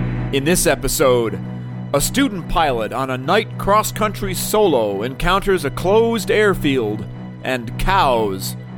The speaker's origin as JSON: {"language": "English", "town": "Harrison", "region": "Ohio", "country": "United States", "tie": "born or raised there", "said": "My final destination was to be the grass strip at Harrison, Ohio, my hometown."}